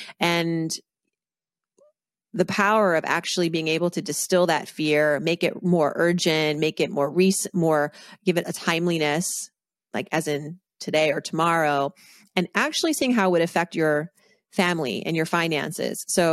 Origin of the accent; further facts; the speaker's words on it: Massachusetts, United States; You know, growing up on the East Coast in Massachusetts, you know, skiing and ice skating were all the rage.